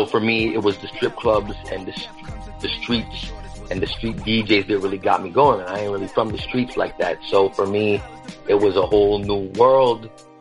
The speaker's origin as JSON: {"language": "English", "town": "Toronto", "region": "Ontario", "country": "Canada", "tie": "born or raised there", "said": "growing up in Toronto"}